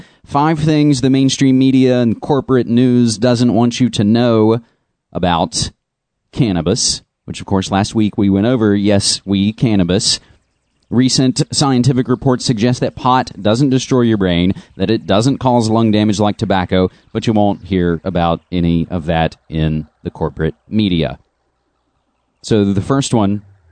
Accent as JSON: {"language": "English", "region": "West Virginia", "country": "United States", "said": "West Virginia being my home state, Oregon being my current state."}